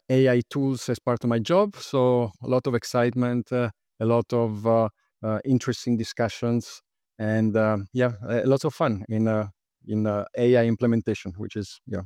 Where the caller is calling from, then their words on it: London, United Kingdom; Okay, I'm joining from London.